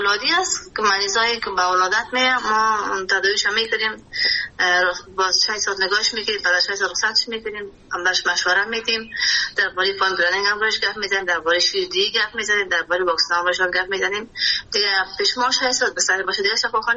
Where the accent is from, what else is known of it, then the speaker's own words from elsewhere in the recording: Kabul, Afghanistan; ما در شهر کابل به دنیا آمدیم در سال 1357 58 به دنیا آمدیم در منطقه باغ رئیس کابل.